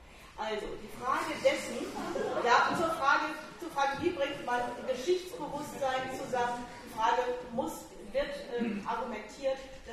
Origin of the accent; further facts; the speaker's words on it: Paderborn, North Rhine-Westphalia, Germany; ich komme selbst aus Paderborn